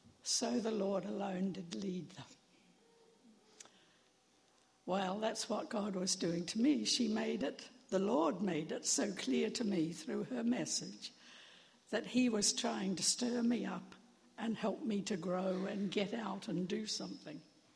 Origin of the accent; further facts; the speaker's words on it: New Zealand; Down in the South Pacific, I grew up in New Zealand.